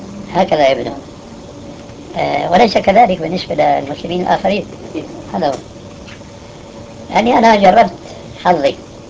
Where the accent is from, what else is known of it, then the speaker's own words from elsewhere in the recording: Syria; now in Saudi Arabia; وهذا كما يقولون عندنا في الشام وش الضيف. فقنعت بالهجرة هنا